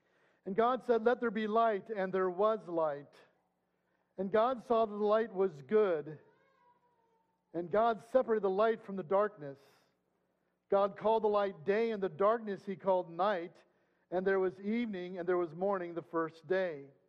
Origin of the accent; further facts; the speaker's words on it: Washington, Illinois, United States; I always loved coming home for Thanksgiving and Christmas in my hometown of Washington, Illinois, just outside Peoria, right in the middle of the state of Illinois.